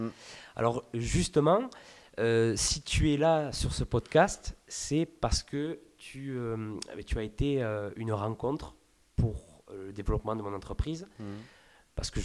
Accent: Montauban, Occitanie, France; Je suis originaire de Montauban, mais j'ai lancé mon entreprise C'est Démentiel sur la ville de Montpellier en 2006

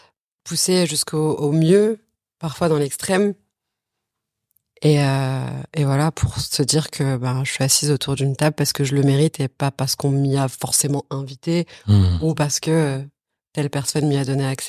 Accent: Algeria; Mais mon enfance en Algérie, c'est... quelque chose qui me manque énormément aujourd'hui.

